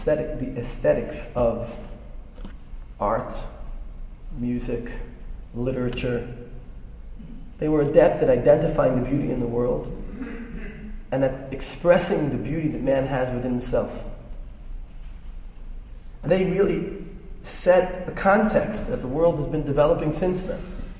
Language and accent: English; Brooklyn, New York, United States; Because, you know, growing up in Brooklyn, when your sneakers had worn out their welcome, you would tie the laces together